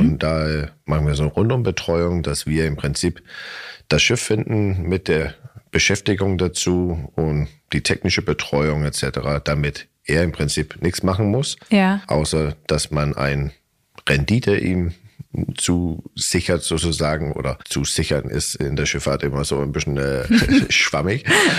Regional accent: Denmark; Das war, als ich in Dänemark, also ich komme aus Dänemark, auf der Handelsschule war

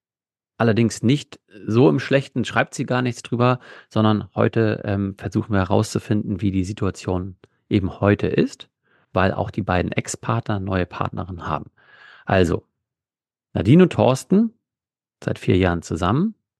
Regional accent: Northern Germany, Germany; Ich komme ja übrigens aus dem Norden.

